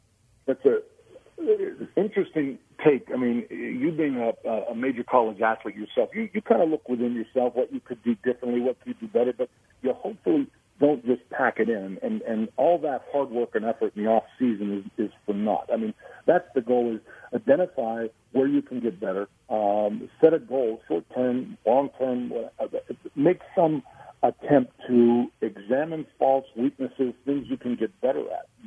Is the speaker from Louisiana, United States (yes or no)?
no; Pittsburgh, Pennsylvania, United States; I mean, my hometown Steelers, you know, they blow the easy ones on the road.